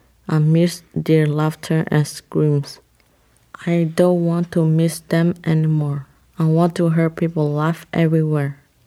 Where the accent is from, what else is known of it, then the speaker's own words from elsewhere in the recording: Thailand; I grew up in Thailand with shoes.